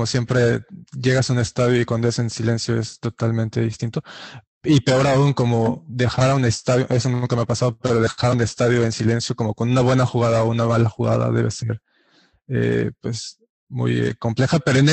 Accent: Mexico; Y tú, y yo decía mexicano y todos los japoneses eran como, ah, México, México, como súper contentos de recibir un mexicano

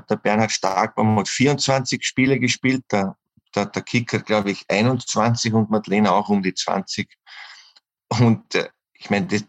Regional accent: Austria; Leider wird bei uns in Österreich sehr viel gejammert und die Schuld bei anderen gesucht.

